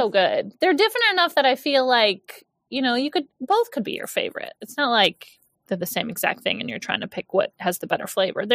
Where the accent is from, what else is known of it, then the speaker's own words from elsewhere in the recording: the North, United States; Yes, and I'm from the North, so we didn't have it up there either.